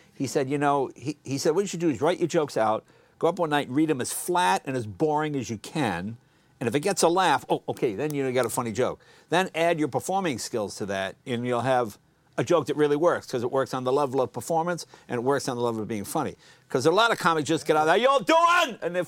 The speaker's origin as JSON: {"language": "English", "region": "New England", "country": "United States", "tie": "born or raised there", "said": "I grew up in New England"}